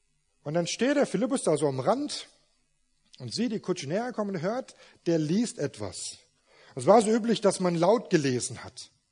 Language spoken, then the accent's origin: German; Saarland, Germany; Ich komme aus dem Saarland, die reden eh wieder anders.